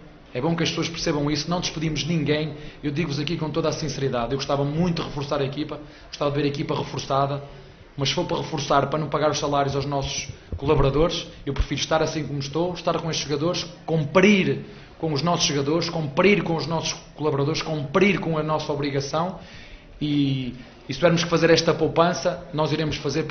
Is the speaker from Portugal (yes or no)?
yes; Portugal; vocês sabem que nós também somos portugueses